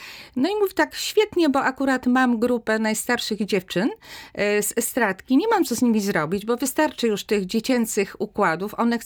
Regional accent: Subcarpathian Voivodeship, Poland; Byliśmy z różnych stron, ja z Podkarpacia, mąż z województwa świętokrzyskiego.

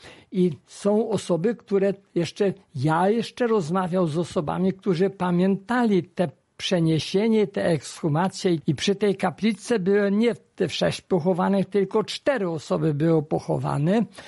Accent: Kozłówek, Subcarpathian Voivodeship, Poland; now in Rzeszów, Poland; w mojej rodzinnej miejscowości tam są kapliczki i jest taka kapliczka o wiele chyba ważniejsza, ponieważ przy tej kapliczce w Kozłówku

